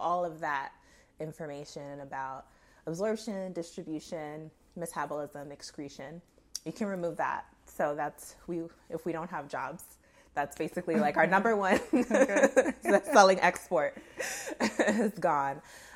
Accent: Boston, Massachusetts, United States; So I'm from Boston, but funny enough, I was originally born here while my father was working at the FDA.

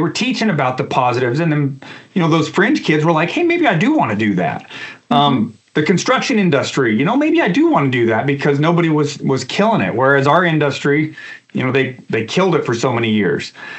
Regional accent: Oregon, United States; I grew up in Northeast Oregon, a very vibrant forestry area.

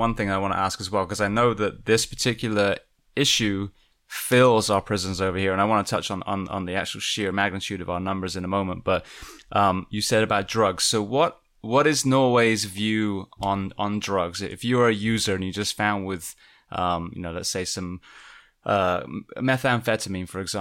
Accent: England, United Kingdom; now in United States; being an Englishman myself

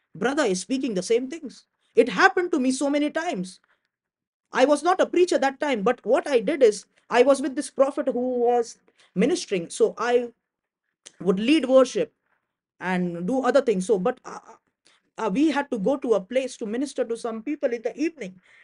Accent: India; I am from India.

